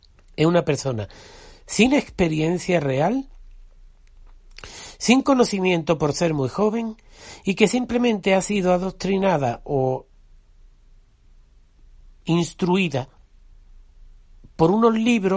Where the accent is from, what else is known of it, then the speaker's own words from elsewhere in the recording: Andalusia, Spain; os voy a contar una historia de un castillo que está cerca de mi pueblo, que se llama la Torre de Matrera o el Castillo de la Torre Pajarete, se llama.